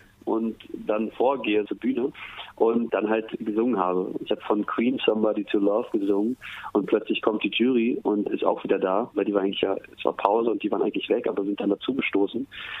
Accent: Berlin, Germany; ich bin ja Berliner

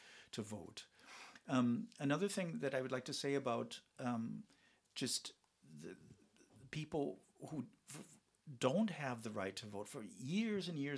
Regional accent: United States; I was more interested in my home country. I'm from the United States.

